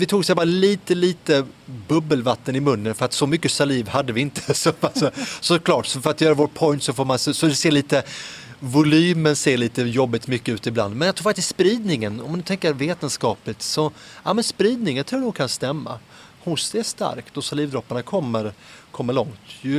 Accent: Helsingborg, Skåne, Sweden; also born or lived in Södertälje; now in Lund, Sweden; Nej, jag föddes i Södertälje och växte upp lite grann där och så mycket i Helsingborg faktiskt. Så jag kom till Lund först när jag började studera.

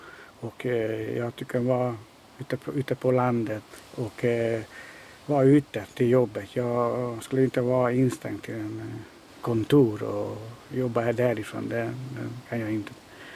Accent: Hungary; Swedish is a second language; now in Sweden; Den kommer från mitt hemland, från Ungern.

